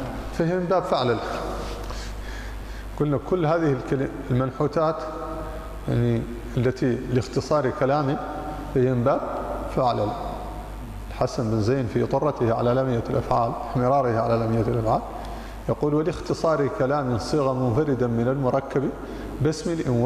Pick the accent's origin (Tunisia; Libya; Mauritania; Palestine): Mauritania; موريتانيا ما زال الآن، ما زال أوريك الآن. الطلاب اليوم قبل أمس اليوم يكتبون في الألواح وبنفس الطريقة في قريتي